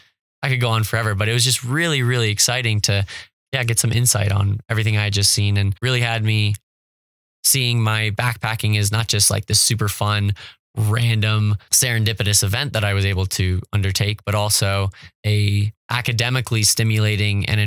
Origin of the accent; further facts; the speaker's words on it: California, United States; cause I'm coming from California where my neighborhood has a carbon watch council.